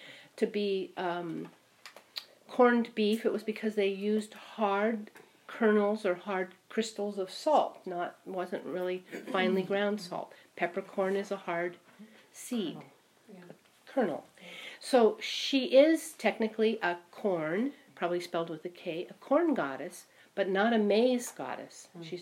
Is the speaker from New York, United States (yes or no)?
no; California, United States; And I know that because I grew up in California, and the California coastal Indians pretty much existed on acorns.